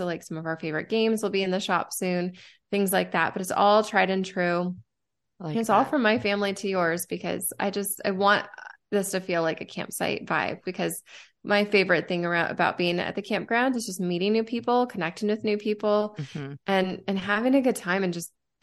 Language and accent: English; Arizona, United States; I mean, I grew up in Arizona. I'm still finding things in Arizona that I didn't know were here.